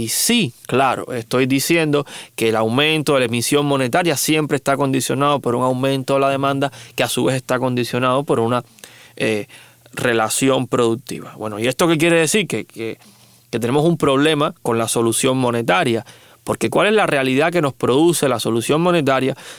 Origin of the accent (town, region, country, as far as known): Cuba